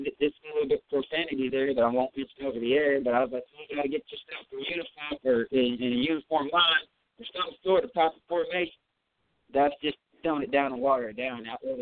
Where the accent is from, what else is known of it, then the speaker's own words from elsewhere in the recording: Texas, United States; I'm hardcore Texan, hook 'em horns.